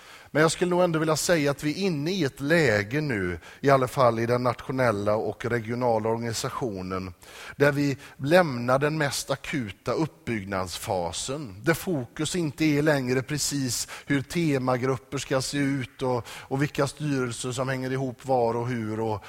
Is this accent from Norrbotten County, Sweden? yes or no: no; Lindome, Västra Götaland County, Sweden; när jag växte upp i Johanneskyrkan i Lindome